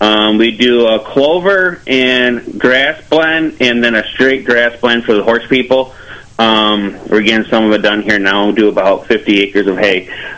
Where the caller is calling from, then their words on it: Mount Morris, United States; Mount Morris.